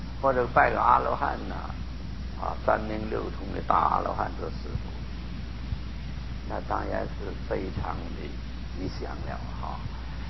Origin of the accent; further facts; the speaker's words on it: Hong Kong; now in United States; 现在来说你也可以说我是华侨，你可以这么说。不过我是从香港去的